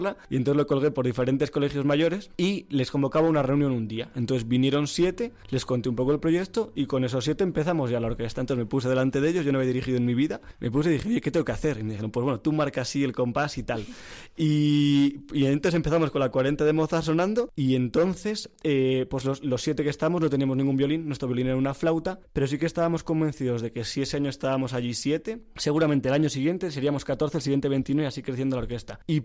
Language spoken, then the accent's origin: Spanish; Soria, Castile and León, Spain; moved away as an adult; now in Madrid, Spain; yo soy de Soria, entonces allí terminé los estudios de piano y tenía que venir a Madrid